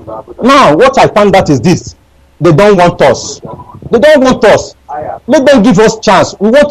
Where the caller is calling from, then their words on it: Pakistan; I am calling from Pakistan.